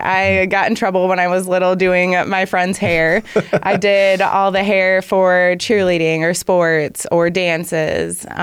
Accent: Muskegon, Michigan, United States; I grew up in Muskegon, born and bred. I graduated from Orchard View High School over in East Muskegon, as I like to say.

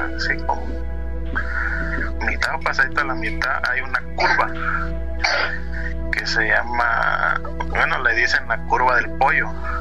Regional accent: Paso Nuevo La Maca, Oaxaca, Mexico; Nosotros somos de un pueblito que se llama Paso Nuevo. Bueno, pueblito, no pueblo, ya grande. Se llama Paso Nuevo La Maca.

